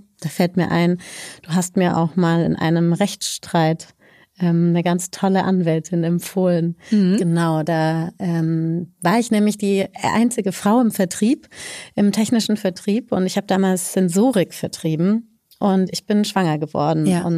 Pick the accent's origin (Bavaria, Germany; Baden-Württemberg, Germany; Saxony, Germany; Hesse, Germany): Baden-Württemberg, Germany; Stuttgart; born there; ich bin gebürtige Stuttgarterin